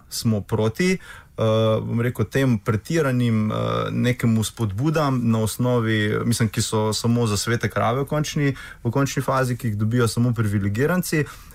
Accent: Zasavje, Slovenia; jaz prihajam iz Zasavja. Zasavja je bila, bom rekel, ko je mrzgdo še, mislim, mi smo bili center industrije v Sloveniji, 200 let.

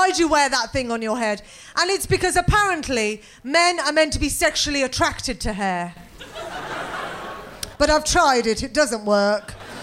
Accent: Birmingham, West Midlands, United Kingdom; But the thing is, I'm from Birmingham. Have you heard of Birmingham?

